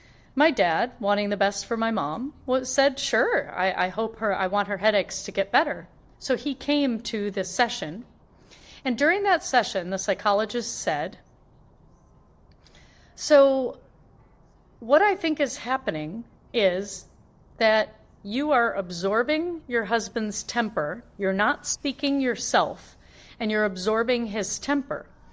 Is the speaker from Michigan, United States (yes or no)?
yes; Flint, Michigan, United States; So I grew up in Flint, Michigan, and I overheard my father saying he wanted a son who was an engineer.